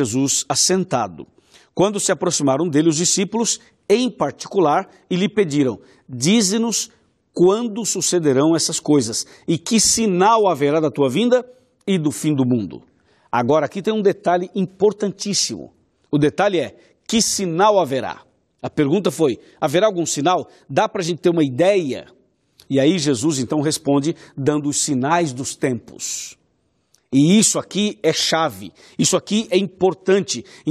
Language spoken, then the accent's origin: Portuguese; São Paulo, Brazil; Eu também sou do interior de São Paulo.